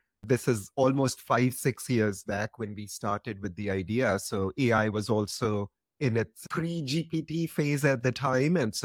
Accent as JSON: {"language": "English", "country": "India", "tie": "born or raised there", "moved": "yes", "lives_now": "United States", "said": "I grew up in India and came to the US more than half life back. So I've lived more than half my life here."}